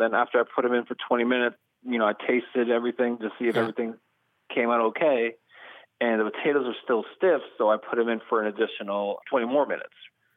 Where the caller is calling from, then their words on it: Goffstown, New Hampshire, United States; I'm calling from Goffstown, New Hampshire.